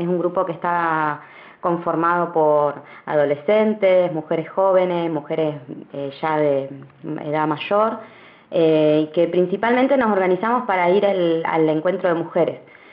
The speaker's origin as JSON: {"language": "Spanish", "region": "Río Negro", "country": "Argentina", "said": "Somos mujeres de los Menucos, de Maquinchao y de Jacobasi, que, digamos, formamos parte de la Línea Sur."}